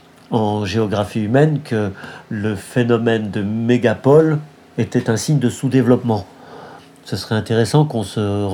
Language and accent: French; Île-de-France, France; moi, je viens de la Brie.